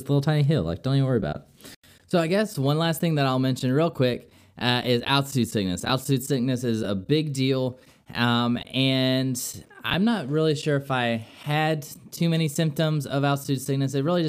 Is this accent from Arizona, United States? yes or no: yes; Arizona, United States; I mean, I'm from Arizona, and so, you know, I'm used to, you know, seeing mountains on a daily basis.